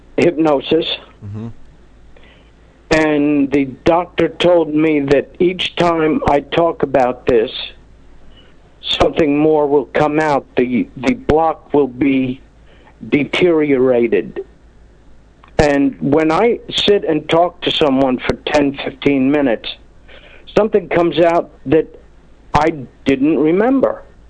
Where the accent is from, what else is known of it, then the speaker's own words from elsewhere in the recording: United States; I am an American and proud to be one. I've not lived in other countries as you have.